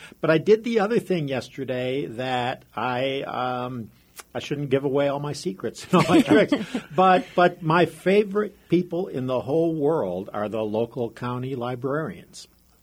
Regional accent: Michigan, United States; moved away as an adult; So I'm from Michigan and spent most of my life in Michigan before I moved to Washington for work.

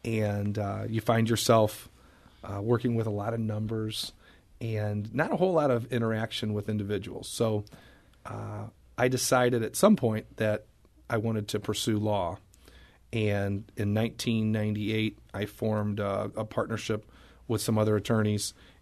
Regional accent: St. Louis, Missouri, United States; No, I was born in St. Louis. Lived in St. Louis my entire life.

